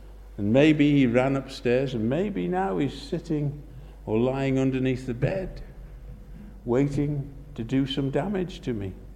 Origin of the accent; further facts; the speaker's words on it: Connah's Quay, Wales, United Kingdom; I come from Connors Quay in North Wales.